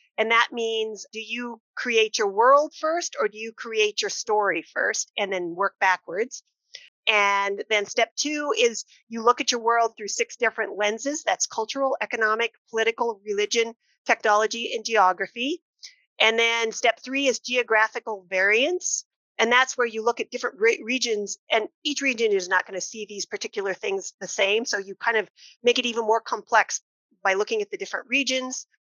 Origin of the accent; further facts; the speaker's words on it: United States; So we're from the States.